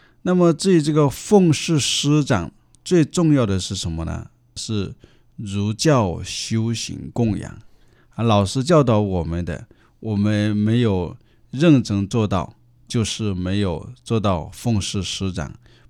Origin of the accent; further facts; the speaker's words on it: China; now in Canada; 我说我们作为中国人，我们到了加拿大，我们不要忘本